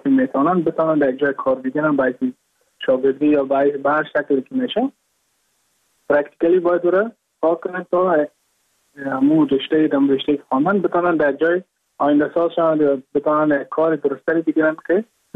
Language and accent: Persian; Mazar-i-Sharif, Balkh, Afghanistan; moved away as an adult; now in Goa, India; از مزار شریف هستم، از قریه شیرآباد که از قریه دورافتاده مزار شریف بخش میباشم که ما در سال 2019 ماه جون به هندوستان آمدم